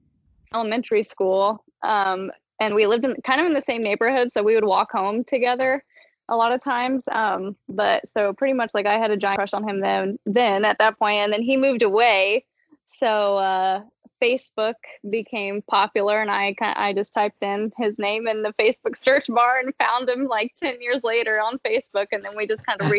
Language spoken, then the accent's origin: English; Indiana, United States; I grew up in Indiana. So everything out there is nice and green and roomy and all the people, they have that Southern hospitality